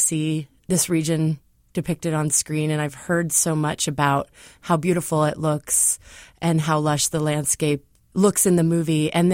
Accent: Riverside, California, United States; Well, I grew up in Riverside, California, and I was 10 when the Night Stalker was sort of on the prowl and terrorizing the entire state of California

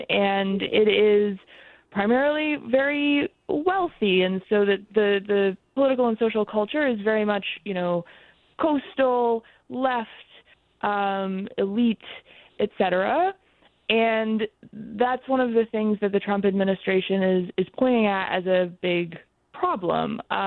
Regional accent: St. Albans, Maine, United States; also born or lived in Newport; I came from a rural place. I grew up in St. Albans and then Newport, so grew up in central Maine, went to a public school.

